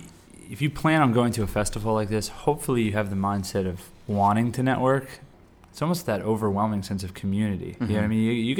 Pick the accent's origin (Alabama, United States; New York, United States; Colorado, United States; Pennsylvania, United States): Pennsylvania, United States; Lancaster; I grew up in Lancaster. I lived here pretty much all my life before I moved to Harrisburg.